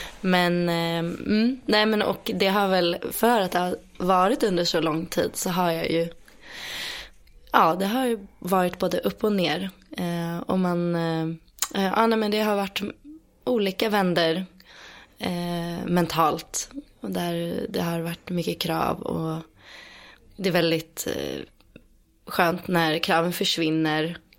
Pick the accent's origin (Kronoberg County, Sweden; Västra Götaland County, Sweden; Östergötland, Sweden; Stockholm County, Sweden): Stockholm County, Sweden; Stockholm; Jag är född och uppvuxen utanför Stockholm. Mm. Eller i en söderförort som heter Skarpnäck. Och nu för tiden bor jag i Hökarängen, ett stenkast bort.